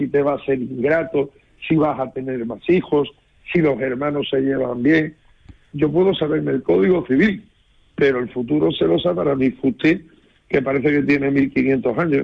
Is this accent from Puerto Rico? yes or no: no; Andalusia, Spain; yo soy andaluz, pero nos une una cosa. Los dos somos españoles.